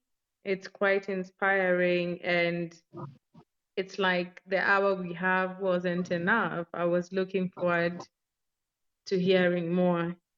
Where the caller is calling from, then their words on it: Nairobi, Kenya; I'm speaking from Nairobi, Kenya.